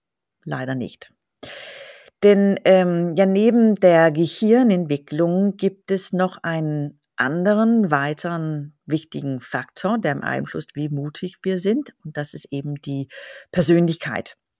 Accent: Denmark; Ich komme ja aus Dänemark und ich bin mit einer so emanzipierte dänische Erziehung der 80er groß geworden.

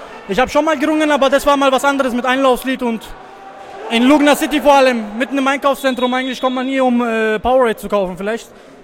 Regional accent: Turkey; German is a second language; Ich bin in Türkei aufgewachsen. Ja, so 12, 13 Jahre war ich dort

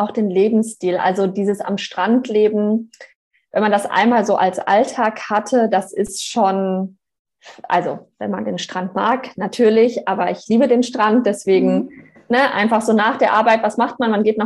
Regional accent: Germany; ich bin halt auch Deutsche

